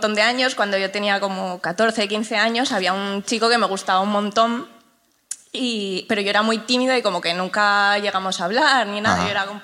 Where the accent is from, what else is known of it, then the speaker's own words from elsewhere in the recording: Gijón, Asturias, Spain; De Gijón.